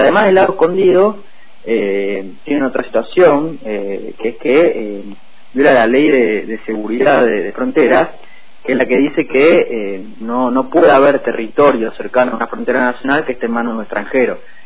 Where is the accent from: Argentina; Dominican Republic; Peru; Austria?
Argentina; si no empezamos a despertarnos y a despabilarnos como argentinos y argentinas